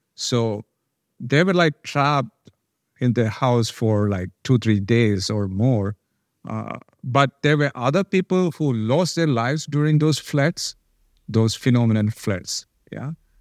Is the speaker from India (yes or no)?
yes; Kerala, India; my hometown from where I originally am, from Kerala